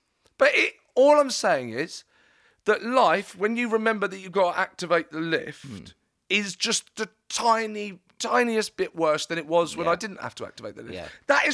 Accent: United Kingdom; And I think there's an with being British, I think there's a kind of undercurrent of...

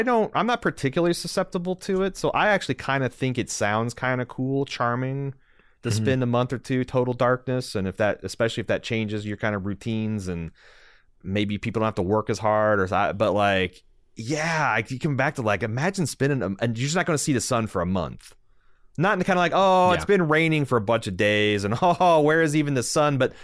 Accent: Indiana, United States; I came from Southern Indiana.

